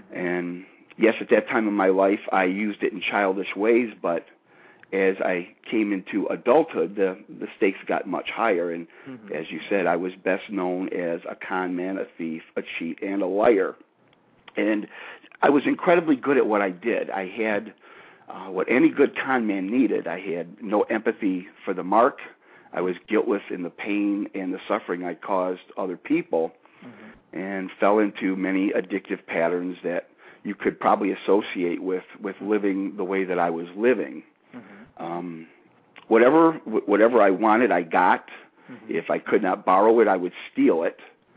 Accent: Detroit, Michigan, United States; Well, Johnny, I grew up on the east side of Detroit, Michigan, in a group of smaller communities called the Gross Points.

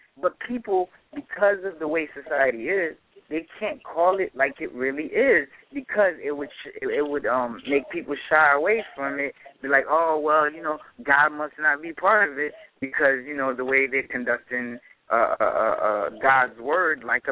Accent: Haiti; my wife is from Philippines, right? I'm from Haiti. So my country is a third world country.

